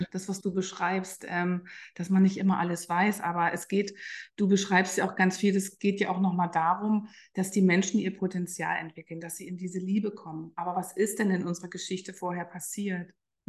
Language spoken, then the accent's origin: German; East Germany, Germany; Ich bin ja auch im Osten groß geworden und Russisch war ja immer unsere erste Hauptsprache, ne?